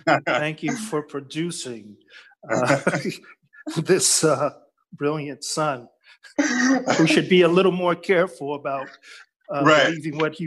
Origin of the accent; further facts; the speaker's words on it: Berkeley, California, United States; born there; I was born in Berkeley, California.